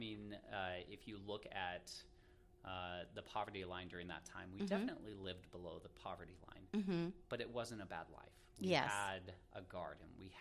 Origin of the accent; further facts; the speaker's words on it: Elma, Washington, United States; So I went to high school in Elma, Washington.